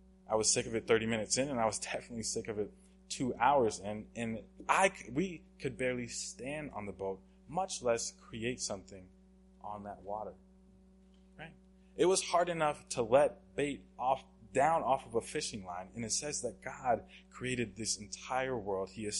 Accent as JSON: {"language": "English", "region": "Oklahoma", "country": "United States", "said": "I'm from Oklahoma, super landlocked state."}